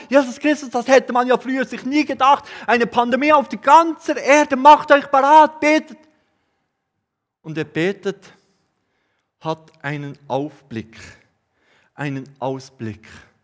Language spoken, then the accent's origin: German; Bern, Switzerland; zu euch komme aus Bern, möchte ich euch bitten, betet auch für die Bundesräte. Die laufen bei uns in Bern frei herum.